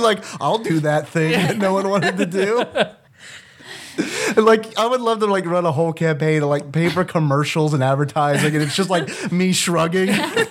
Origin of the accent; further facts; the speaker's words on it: Kentucky, United States; We're from Kentucky, by the way. In case you didn't pick up on that.